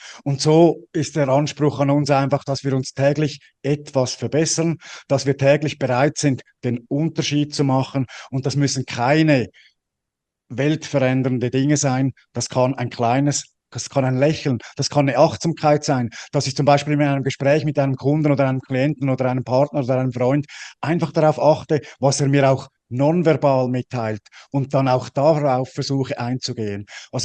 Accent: Switzerland; Ich bin ja als Schweizer

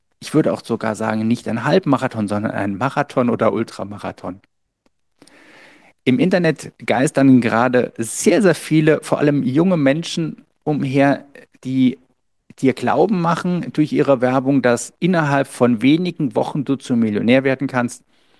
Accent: Saarland, Germany; im Saarland, wo ich groß geworden bin

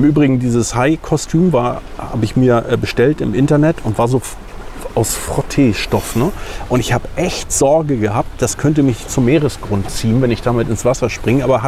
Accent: Puttgarden, Schleswig-Holstein, Germany; born or raised there

